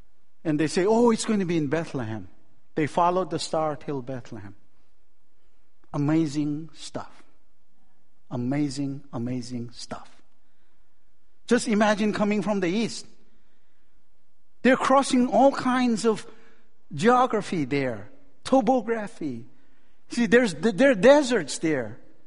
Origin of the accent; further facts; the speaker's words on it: Northeast India, India; born there; moved away; he took me out from a forest jungle village in northeast of India on the Himalayan range of the mountain. And he brought me here to the greatest nation on earth.